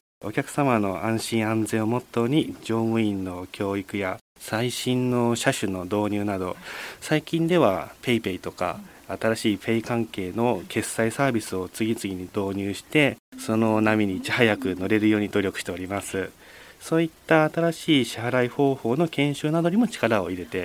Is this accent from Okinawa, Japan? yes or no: no; Fujisawa, Kanagawa, Japan; 地元藤沢